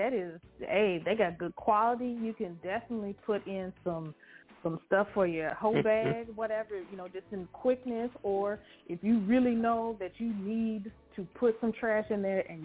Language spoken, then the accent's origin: English; Louisville, Kentucky, United States; I'm from Louisville.